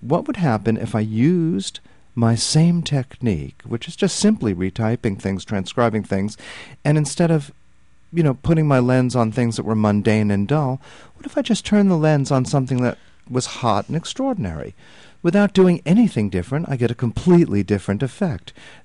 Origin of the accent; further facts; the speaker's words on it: New York City, New York, United States; You know, I grew up in New York. It's the sound of New York.